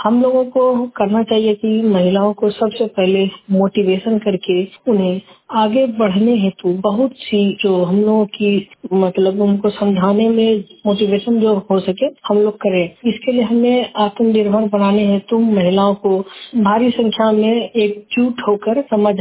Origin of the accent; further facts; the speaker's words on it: Munger, Bihar, India; मुंगेर से हूँ